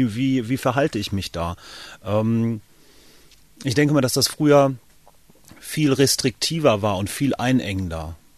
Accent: North Rhine-Westphalia, Germany; Ich komme gebürtig aus dem Sauerland, zwar nicht ganz so einen kleinen Ort, habe aber auch selber schon, mit meiner Familie schon mal öfter umgezogen sind, auch dann im kleineren Umfeld, also auf einem sehr kleinen Dorf

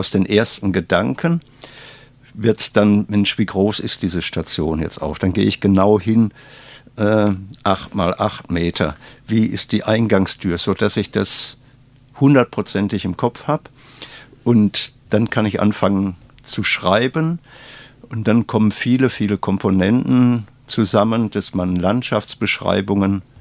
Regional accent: North Rhine-Westphalia, Germany; accent: Westphalian; now in Baden-Württemberg, Germany; das Schwäbische und das Westfälische

